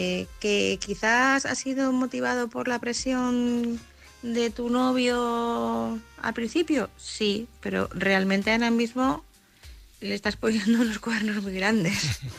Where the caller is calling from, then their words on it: Madrid, Community of Madrid, Spain; corresponsal de Madrid.